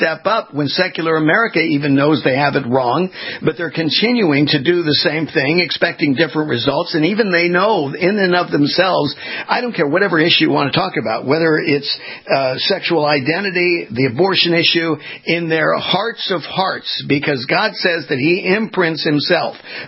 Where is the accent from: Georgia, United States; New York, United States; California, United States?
California, United States; I was born and raised in California.